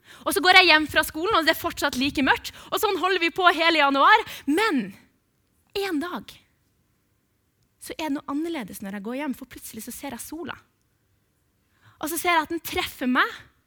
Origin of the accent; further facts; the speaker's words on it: Bodø, Nordland, Norway; Og jeg vokste opp i Bodø.